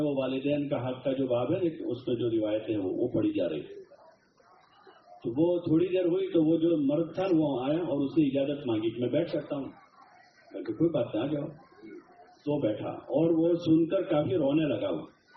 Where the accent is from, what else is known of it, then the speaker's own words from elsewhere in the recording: Godhra, Gujarat, India; میں نے کہا میں گودرا سے ہوں.